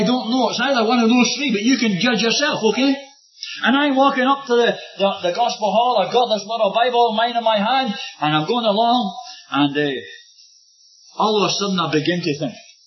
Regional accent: Scotland, United Kingdom; I come from Scotland.

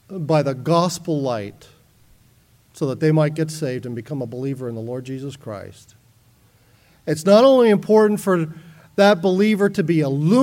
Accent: Miami, Florida, United States; I grew up in Miami, Florida

